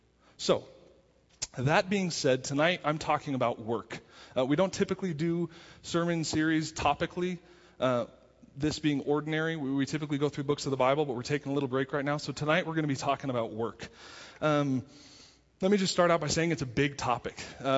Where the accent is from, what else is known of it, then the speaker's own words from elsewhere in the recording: Littleton, Colorado, United States; We had a good friend when I was in high school. I grew up in Littleton.